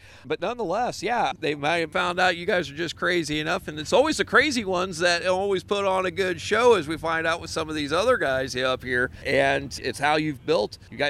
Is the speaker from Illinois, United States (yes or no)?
yes; Effingham, Illinois, United States; down in my hometown of Effingham, or just south of there, Percival Springs Airport.